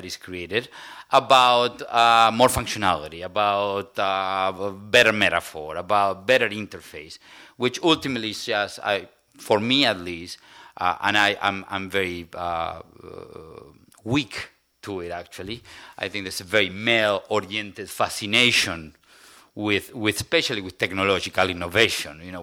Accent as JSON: {"language": "English", "country": "Argentina", "said": "I'm from Argentina myself."}